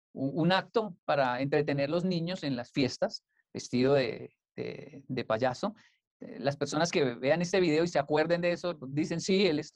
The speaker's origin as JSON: {"language": "Spanish", "country": "Japan", "tie": "born or raised there", "said": "Sí, todo en Japón, porque mi adolescencia fue en Japón hasta los 24 años."}